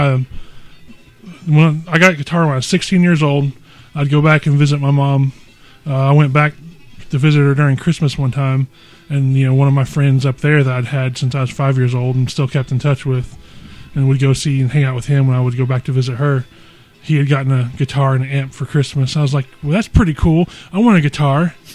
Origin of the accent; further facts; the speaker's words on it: Harrodsburg, Kentucky, United States; also born or lived in Mount Carmel, Illinois; Lived there until I was about 13, and then moved to my dad in Harrodsburg, Kentucky.